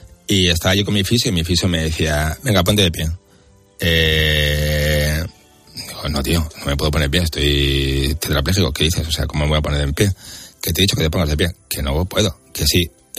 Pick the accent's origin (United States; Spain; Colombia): Spain; somos españoles